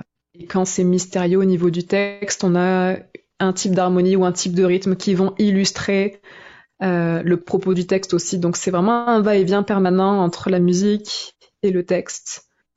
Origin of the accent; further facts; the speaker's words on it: France; que j'ai fait naître en France, donc dans mon pays d'origine, comme on peut l'entendre par mon accent.